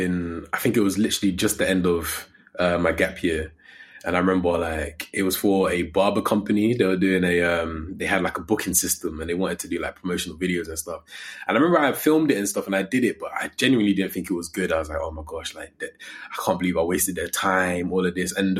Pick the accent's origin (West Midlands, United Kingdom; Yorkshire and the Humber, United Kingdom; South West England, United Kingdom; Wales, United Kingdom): West Midlands, United Kingdom; Coventry; I'm from Coventry and that's where I was raised, I love to tell people I'm from London because Coventry was a bit techie growing up.